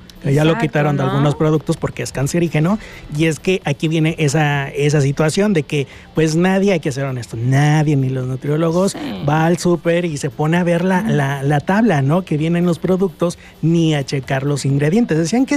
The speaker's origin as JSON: {"language": "Spanish", "country": "Mexico", "said": "nosotros como mexicanos"}